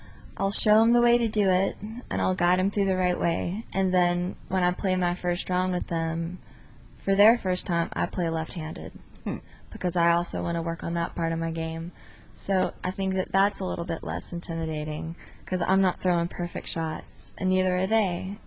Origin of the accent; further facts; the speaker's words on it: Georgia, United States; I grew up in Georgia. I lived in Georgia until about 2 weeks ago.